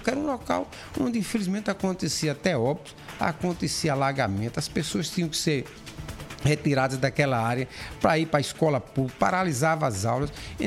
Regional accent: Sousa, Paraíba, Brazil; Hoje eu sou deputado estadual, eu estou cuidando do meu mandato, amanhã inclusive vou para a minha cidade natal, vou para Sousa.

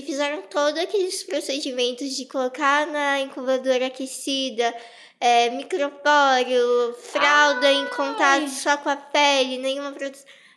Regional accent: Taubaté, São Paulo, Brazil; tenho 20 anos. Eu nasci com epidermólise bolhosa, sou de Taubaté, aqui do interior de São Paulo.

